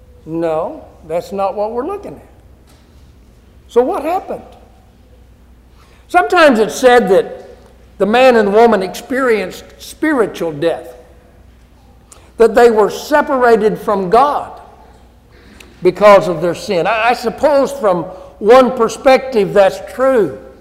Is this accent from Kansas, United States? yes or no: yes; Kansas, United States; moved away; also born or lived in California / Philippines; We used to tell people we're from Kansas when we lived in California or the Philippines or whatever. We're from Kansas.